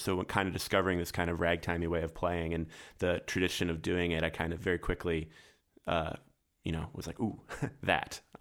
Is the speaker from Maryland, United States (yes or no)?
yes; Annapolis, Maryland, United States; Yeah, so I'm from Annapolis, Maryland, and both of my parents are bluegrass musicians